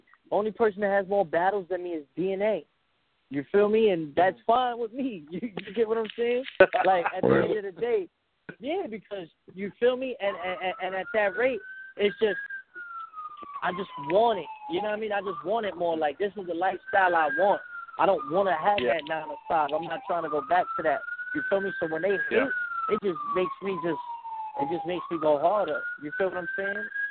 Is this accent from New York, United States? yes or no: yes; Brooklyn, New York, United States; that was just for me being young, growing up in Brooklyn.